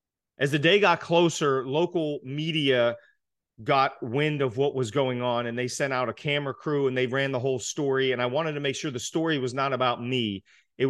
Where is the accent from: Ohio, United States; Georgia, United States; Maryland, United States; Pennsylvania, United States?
Pennsylvania, United States; Pittsburgh; I'm from Pittsburgh, Pennsylvania.